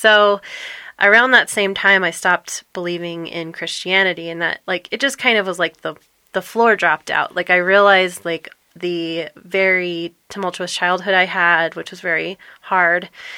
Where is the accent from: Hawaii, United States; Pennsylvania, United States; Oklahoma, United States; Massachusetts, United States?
Oklahoma, United States; Moore; I grew up in Moore, Oklahoma, which is a really small town in Oklahoma.